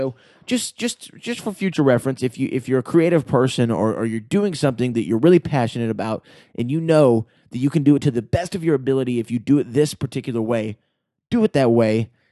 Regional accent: Texas, United States; which I love the name Texans because I am a Texan

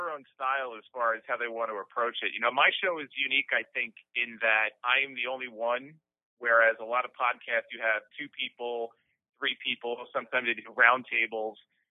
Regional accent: New York, United States; growing up in New York, I've been in New York my whole life, in that Northeast area, it was always, you know, WWF. It wasn't really NWA country.

